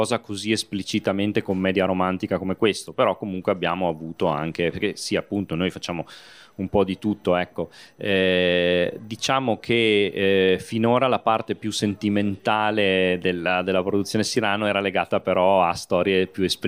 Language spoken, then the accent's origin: Italian; Verona, Veneto, Italy; Noi siamo di Verona